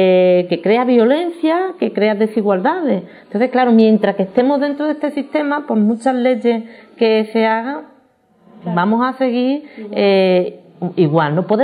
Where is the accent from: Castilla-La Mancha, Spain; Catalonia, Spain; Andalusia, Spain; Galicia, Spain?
Andalusia, Spain; yo como feminista también tengo que luchar por la soberanía de mi pueblo, que es Andalucía